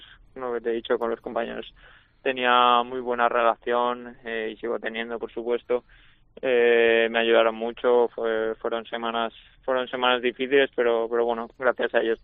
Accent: Valencian Community, Spain

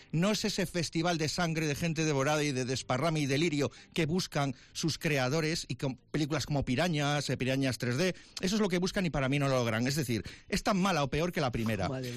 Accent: Spain; En España sí, así somos los españoles

